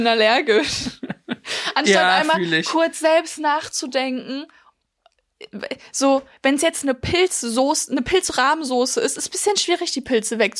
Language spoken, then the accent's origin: German; Poland; ich komme aus Polen, ich kenne polnische Gerichte